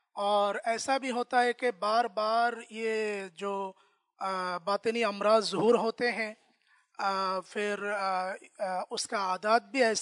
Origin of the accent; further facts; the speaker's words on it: Bangladesh; Urdu is a second language; میں الازہر یونیورسٹی مصر سے آیا ہوں، اصلاً بنگلہ دیشی،